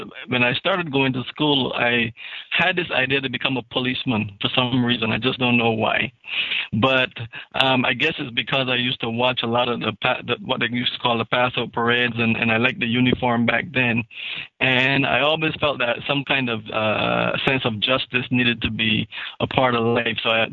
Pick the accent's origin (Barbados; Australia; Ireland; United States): Barbados; Growing up in Barbados, the one unique thing about the education is that they're constantly mixing the concepts you learn in school with real-time activity.